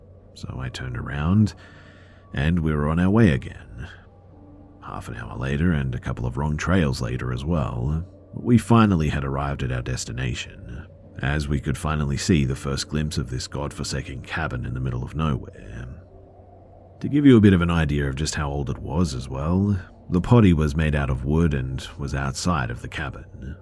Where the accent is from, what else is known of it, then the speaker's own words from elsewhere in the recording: Spain; moved away as an adult; now in New York, United States; we're from Spain, and when this happened, end of September 2023, we were fairly new to the US. I moved here a while back for law school